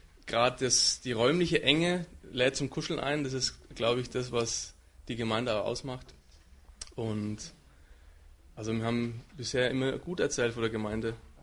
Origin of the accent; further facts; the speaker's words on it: Bavaria, Germany; Und dann beginnt für uns der Umzug in die Heimat nach Oberfranken.